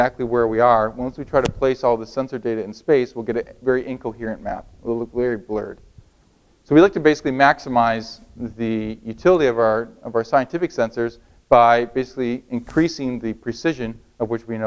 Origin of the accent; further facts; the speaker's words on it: Michigan, United States; so I'm from Michigan, okay, so if I'm in this region